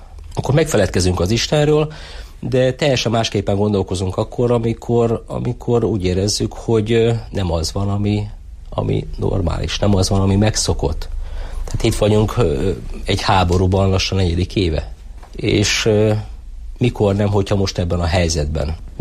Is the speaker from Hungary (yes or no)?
no; Chaslivtsi, Zakarpattia Oblast, Ukraine; én magam Ungvár mellől jöttem, Ungvár mellett 8 kilométerre egy Császtóc nevű kis faluból származom, meg lakom, úgyhogy ilyen napi két órát ingázom